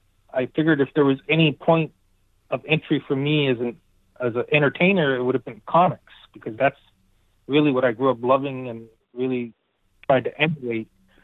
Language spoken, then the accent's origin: English; Canada; I grew up in a little reserve on the border of New Brunswick and Quebec in Canada.